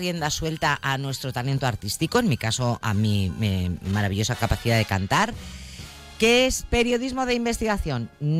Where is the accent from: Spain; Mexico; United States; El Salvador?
Spain; Soy español, español